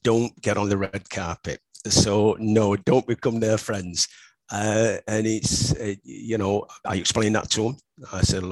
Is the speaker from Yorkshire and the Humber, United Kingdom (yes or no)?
yes; Yorkshire and the Humber, United Kingdom; Yeah, you know, I'm a Yorkshireman.